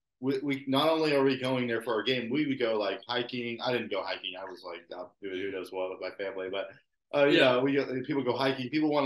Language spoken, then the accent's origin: English; Dallas, Texas, United States; I grew up in East Dallas. So, like, getting to the game took, like, 5 minutes.